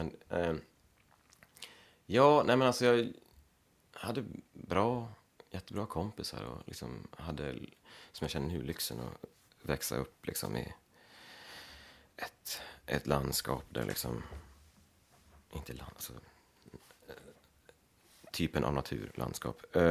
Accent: Leksand, Dalarna County, Sweden; jag kommer från Leksand och jag har mina föräldrar och en syster här i krokarna.

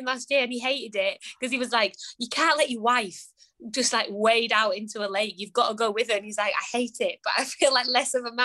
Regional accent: North West England, United Kingdom; Like, I grew up in the Lake District, so I feel like I'm supposed to be.

